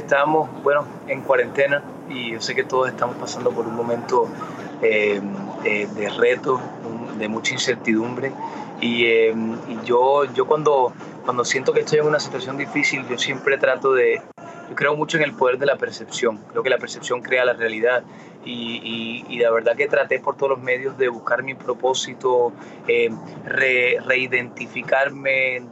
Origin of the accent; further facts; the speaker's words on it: Miami, Florida, United States; first language Spanish; soy latino 100%, pero también soy americano 100%. Nací y me crié en Miami. Pero esas raíces mías, el idioma del español fue el primer idioma que yo aprendí.